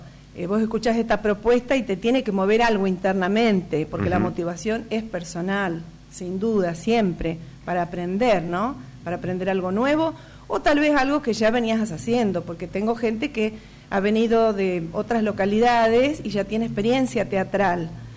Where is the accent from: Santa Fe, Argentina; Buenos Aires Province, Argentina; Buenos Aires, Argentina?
Santa Fe, Argentina; Venado Tuerto; now in Santa Rosa, Argentina; yo vengo de Venado Tuerto, te quiero contar. Hace 4 años que estoy viviendo aquí en Santa Rosa.